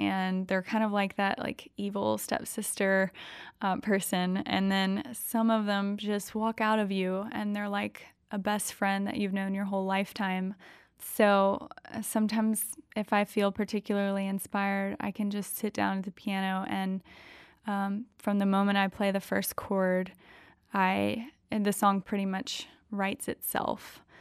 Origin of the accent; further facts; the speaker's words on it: Deep South, United States; Yes, and I'm from the South, the Deep South, and so Nashville just seemed like the perfect fit. It wasn't too far away from home